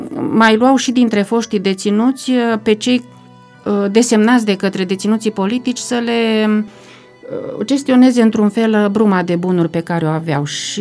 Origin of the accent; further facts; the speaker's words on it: Florești, Romania; în satul meu natal, la Florești